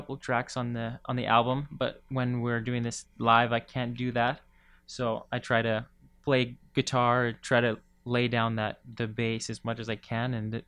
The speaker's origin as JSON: {"language": "English", "region": "West Coast", "country": "Canada", "tie": "born or raised there", "said": "So just growing up on the West Coast, we try to get those things."}